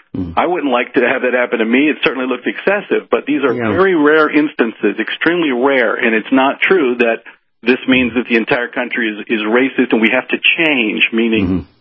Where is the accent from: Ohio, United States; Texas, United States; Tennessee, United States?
Tennessee, United States; because I grew up in Tennessee in the 70s, I never heard the N-word.